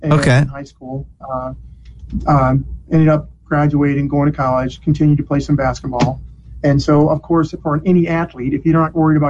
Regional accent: Ohio, United States; I'm a small town boy. I'm from Wayne County. I'm from a little small farm town in Wayne County, Ohio.

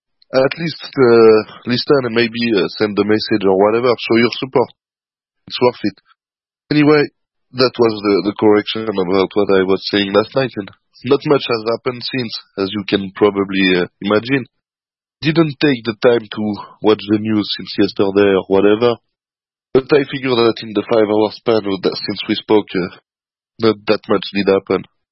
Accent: Geneva, Switzerland; English is a second language; from Geneva, Switzerland.

